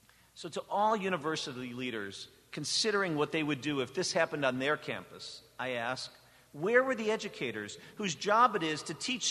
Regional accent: Ohio, United States; That it happened in my home state of Ohio saddens me.

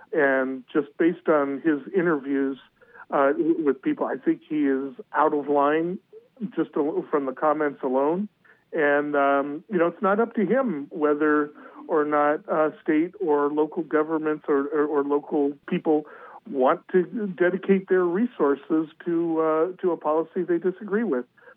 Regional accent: Half Moon Bay, California, United States; ever since I was a kid, I was raised in the Half Moon Bay area, which is down in San Mateo County.

